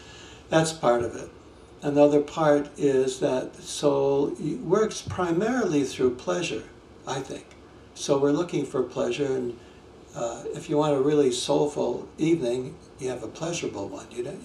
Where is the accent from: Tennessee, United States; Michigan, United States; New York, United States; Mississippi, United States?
Michigan, United States; also born or lived in Texas; I grew up in Michigan, and Texas didn't seem quite natural to me. For one thing, I couldn't find water. I couldn't find trees, ordinary trees.